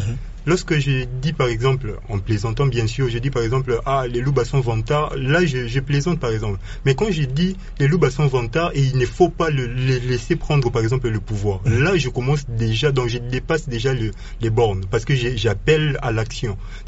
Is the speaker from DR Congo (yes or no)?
yes; DR Congo; Alors que nous sommes Congolais, nous sommes appelés à cohabiter, à rester ensemble.